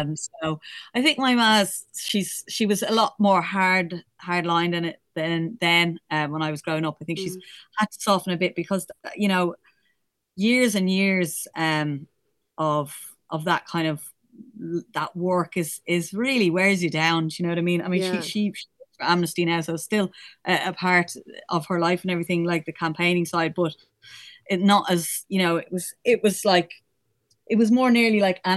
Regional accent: Dublin, Leinster, Ireland; it was just me and my ma. Mm-hmm. And we kind of lived in a few different places, but I do feel like now at this stage, Kevin Street, the kind of Ivy building flats, would call home

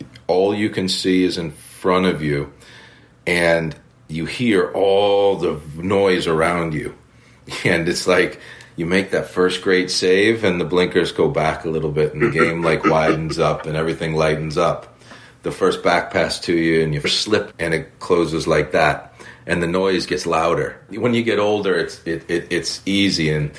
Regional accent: United States; now in England; and I'm an American over here, and I get dealt, there's even another standard on top of it that I have to prove to people.

